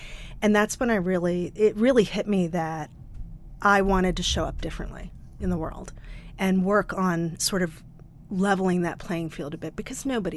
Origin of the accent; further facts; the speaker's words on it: Baltimore, Maryland, United States; born there; I was born in 67 in Baltimore, Maryland.